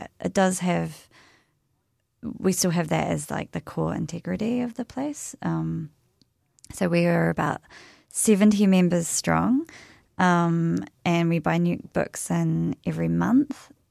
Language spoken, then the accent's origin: English; Dunedin, Otago, New Zealand; Because I grew up in Dunedin, I knew that there was a library in there